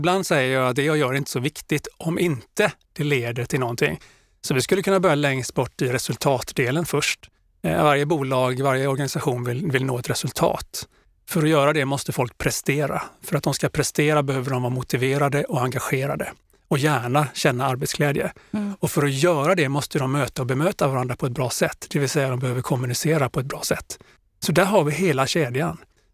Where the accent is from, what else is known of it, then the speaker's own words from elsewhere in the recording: Gothenburg, Västra Götaland County, Sweden; now in Blekinge, Sweden; Jag är 55 år när detta spelas in. Mm. Jag är från Göteborg från början, har inte bott där sedan 97. Jag bor numera i Blekinge.